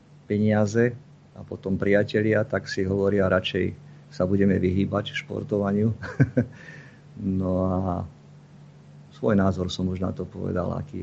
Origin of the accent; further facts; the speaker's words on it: central Slovakia, Slovakia; Pozdravujem aj Nora na Stredné Slovensko, odkiaľ pochádzam.